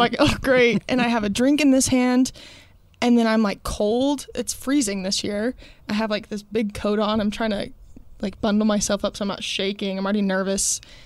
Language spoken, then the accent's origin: English; Rockwall, Texas, United States; But I also was living in my hometown. Like, I hadn't left ever. So I was just kind